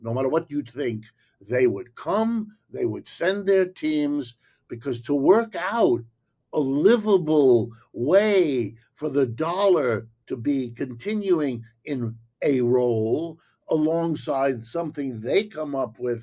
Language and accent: English; United States; born there; You do have to remember, and I was born in the United States. I've lived and worked in the United States all my life.